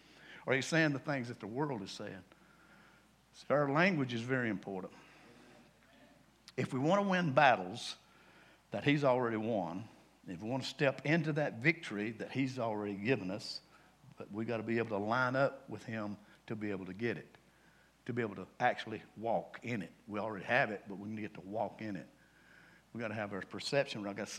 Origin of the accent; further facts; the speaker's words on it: the South, United States; when I grew up in the South, and I'm still in the South, probably never going to leave the South